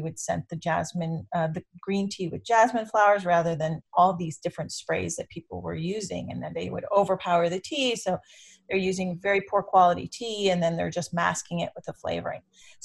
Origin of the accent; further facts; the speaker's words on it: Iraq; now in United States; And we had always discussed importing this dried lime that we drank as children. We're both from Iraq.